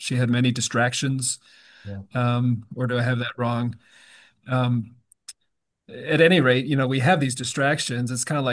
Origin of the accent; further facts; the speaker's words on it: Japan; I just thought of growing up in Japan, we had a typhoon come through